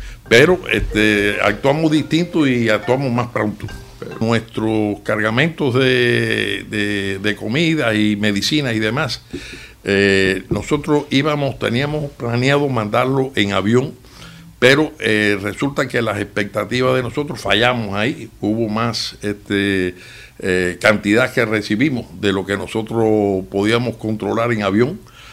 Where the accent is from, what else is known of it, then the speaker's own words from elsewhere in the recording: Cuba; moved away; esta gente nos ayudó a nosotros cuando salimos de Cuba